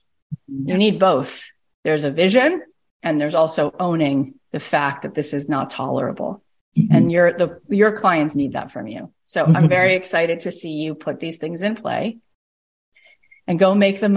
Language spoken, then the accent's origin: English; Canada; I'm also Canadian.